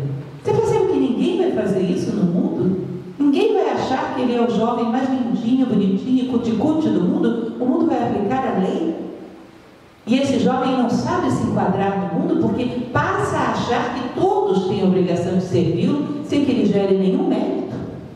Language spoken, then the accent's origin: Portuguese; Brasília, Federal District, Brazil; Eu sou de Brasília, vocês sabem.